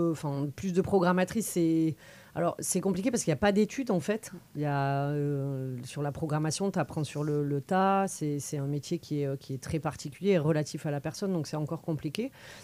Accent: Perpignan, Occitanie, France; moi, je viens de Perpignan, à la base. Et donc, le Sud, hyper macho, très sexiste

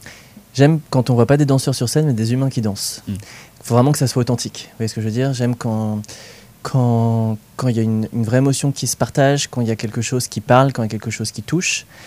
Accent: Blois, Centre-Val de Loire, France; Alors, moi j'ai été formé en danse à Blois à la base, parce que je suis issu de Blois.

